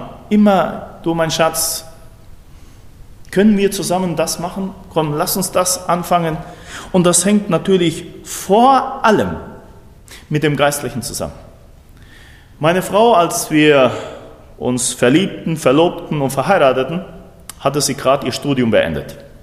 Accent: Argentina

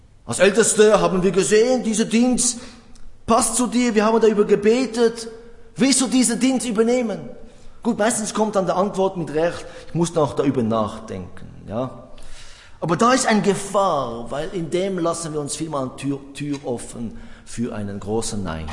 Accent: Switzerland; Ich weiß, bei uns in der Schweiz, 28 Grad, wunderbar, da gehen wir alle schwimmen, ja.

